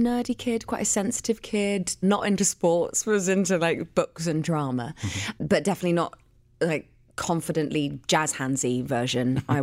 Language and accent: English; London, United Kingdom; So I was born and raised in London. My mum is from Manchester, north of England, and she is a motivational speaker.